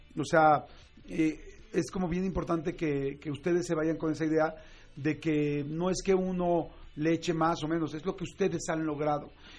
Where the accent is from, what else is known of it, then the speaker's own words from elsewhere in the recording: Mexico; yo, en lo personal, como mexicano, me siento muy orgulloso